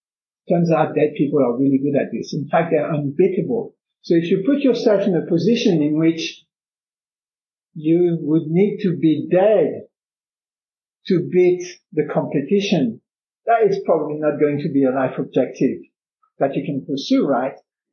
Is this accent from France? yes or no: yes; France; now in Canada; I come from France, I'm now in Canada, I have dear friends and family in France